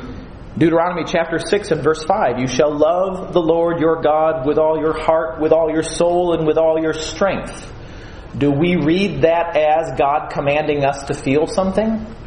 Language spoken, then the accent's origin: English; Chicago, Illinois, United States; I love my parents, and I love the Cubs and the Bears, and I grew up in Chicago, so that's where that nonsense comes from.